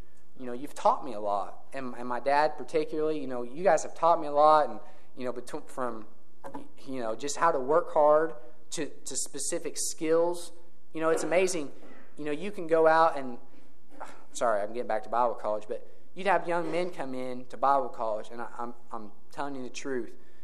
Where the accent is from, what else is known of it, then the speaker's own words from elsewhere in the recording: Indiana, United States; You know, I'm from Clay County, but Green Sullivan County area.